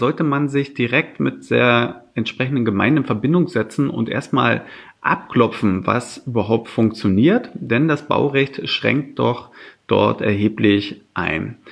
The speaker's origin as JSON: {"language": "German", "region": "Brandenburg", "country": "Germany", "tie": "born or raised there", "said": "Ja, meine alte Heimat."}